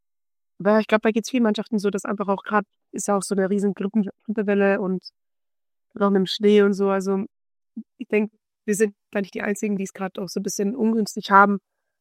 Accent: Hechingen, Baden-Württemberg, Germany; Wir kommen ja beide aus Hechingen

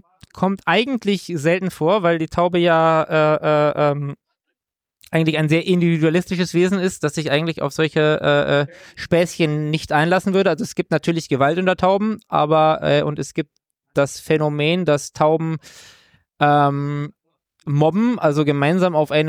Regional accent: Munich, Bavaria, Germany; als gebürtiger Münchner

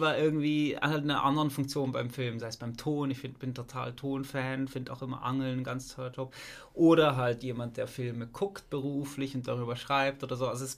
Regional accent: Basel, Basel-Stadt, Switzerland; Ich bin Basler

